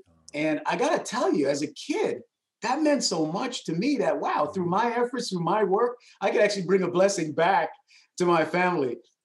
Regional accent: New York, United States; also born or lived in Connecticut; I grew up in New York and Connecticut.

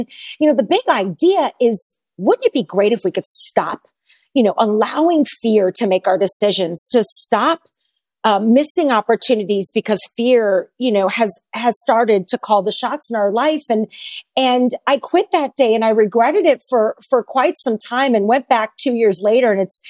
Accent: St. Louis, Missouri, United States; Okay, so I am a St. Louis girl, born and raised in the Midwest.

